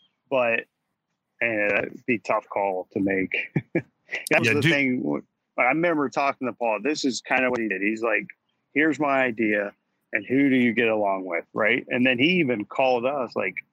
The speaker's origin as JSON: {"language": "English", "country": "United States", "said": "because I'm used to having the crowd kind of behind me, even though I'm an American"}